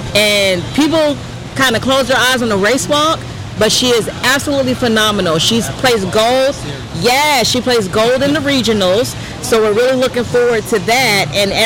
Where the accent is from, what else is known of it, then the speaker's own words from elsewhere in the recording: New York, United States; born there; I'm originally from New York, but I'm an Army brat.